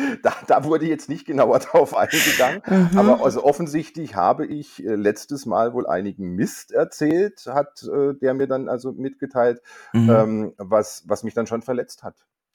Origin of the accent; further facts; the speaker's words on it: Germany; ich bin Deutscher, ich habe natürlich keine Ahnung vom Dritten Reich.